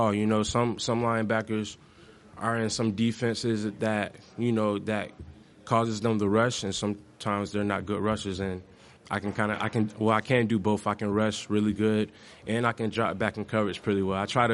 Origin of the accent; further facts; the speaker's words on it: St. Petersburg, Florida, United States; I come from St. Petersburg, Florida, and, you know, things like that.